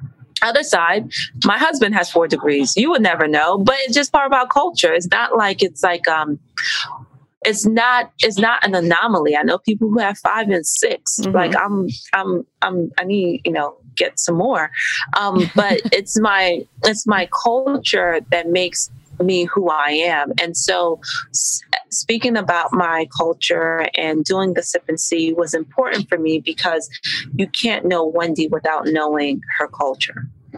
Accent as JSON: {"language": "English", "country": "Nigeria", "said": "yes, I'm Nigerian, but it's my Nigerian culture and heritage that has pushed me to do all of these things simultaneously."}